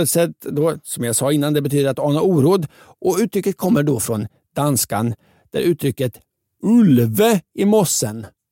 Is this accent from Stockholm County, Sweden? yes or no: no; Linköping, Östergötland, Sweden; Jag har hört det flera gånger under min uppväxt i Linköping.